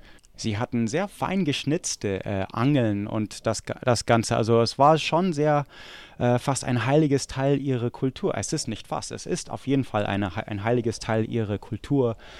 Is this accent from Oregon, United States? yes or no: yes; Oregon, United States; Ich habe es tausendmal erwähnt, weil ich dort herkomme. Ich komme aus dem Willamette-Tal.